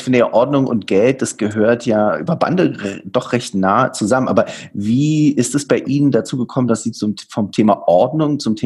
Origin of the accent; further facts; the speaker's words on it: Berlin, Germany; born there; Ich bin auch gebürtiger Berliner